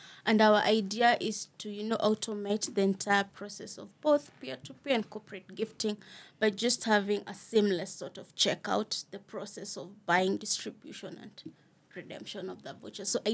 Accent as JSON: {"language": "English", "town": "Siakago", "region": "Embu County", "country": "Kenya", "tie": "born or raised there", "said": "In Siakago, deep remote area, you know?"}